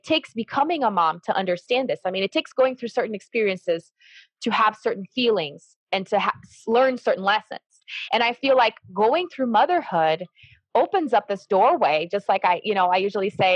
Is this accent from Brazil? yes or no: yes; Brazil; because I'm from Brazil and I started tutoring my friends from school